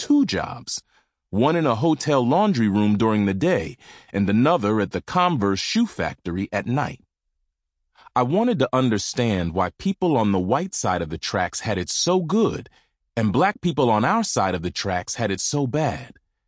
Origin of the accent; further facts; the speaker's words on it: Lumberton, North Carolina, United States; In the fall of 1978, in my hometown of Lumberton, North Carolina, for the first time, black kids from the South Side were being educated alongside white kids.